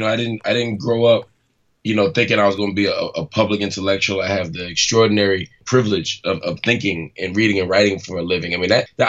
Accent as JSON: {"language": "English", "town": "Philadelphia", "region": "Pennsylvania", "country": "United States", "tie": "born or raised there", "said": "You know, I grew up in North Philadelphia for the first half of my life, and it was a tough neighborhood."}